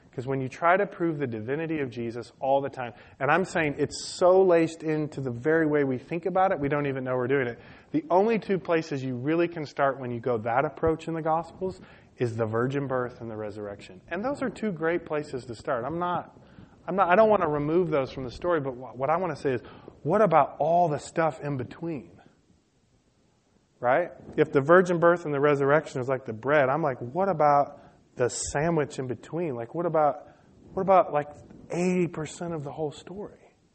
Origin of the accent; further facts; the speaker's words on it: Detroit, Michigan, United States; and they had this even where I grew up in Detroit.